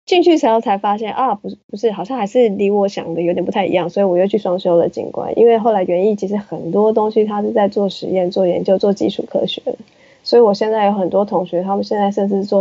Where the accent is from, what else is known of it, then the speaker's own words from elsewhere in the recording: Taiwan; 因为像我们小时候在台湾的时候，我们没有这种经历，我们只有水泥跟操场跟大概三棵树